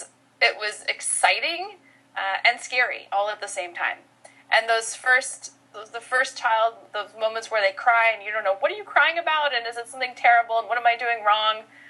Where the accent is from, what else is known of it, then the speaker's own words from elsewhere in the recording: Wayzata, Minnesota, United States; I grew up in Minnesota. So I grew up in a little town just outside Minneapolis called Wayzata